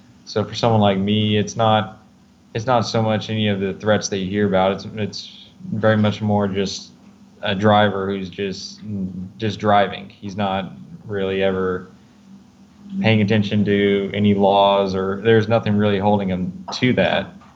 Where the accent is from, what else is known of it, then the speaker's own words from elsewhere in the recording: Derby, United States; also born or lived in Oklahoma; I grew up in Derby. I went to the high school there for a little while. Midway through high school, I moved to Oklahoma.